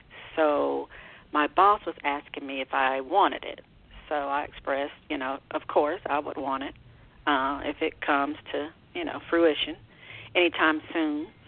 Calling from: Georgia, United States

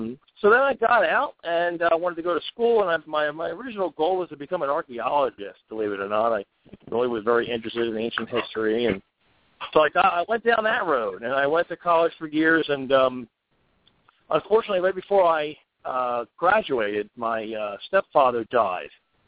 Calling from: Burlington, New Jersey, United States; Well, I'm calling from Burlington, New Jersey, which is basically right in the middle of the state

